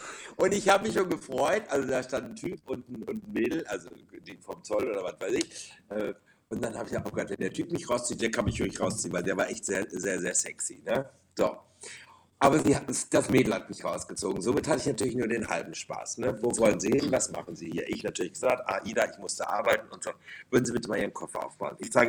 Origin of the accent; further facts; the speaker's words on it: Norway; Ich sage, ich komme aus Norwegen.